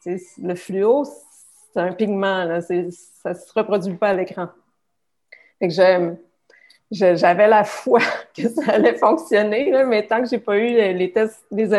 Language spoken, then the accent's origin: French; Charlesbourg, Quebec, Canada; moi, j'ai grandi à Charlebourg